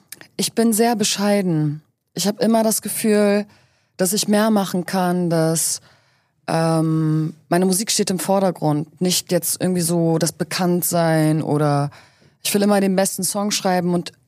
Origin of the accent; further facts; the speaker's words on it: Berlin, Germany; ich komme aus Berlin.